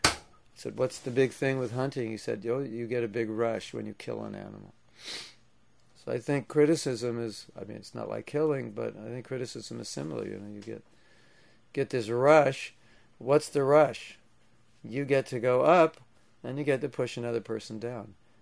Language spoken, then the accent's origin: English; Los Angeles, California, United States; now in Alachua, United States; And I grew up in Los Angeles, so hunters were like aliens to us. We never met one.